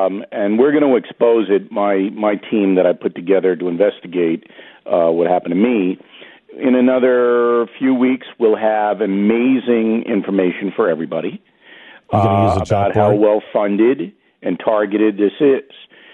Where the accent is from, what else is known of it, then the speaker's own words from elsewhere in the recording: Long Island, New York, United States; I'm from Long Island.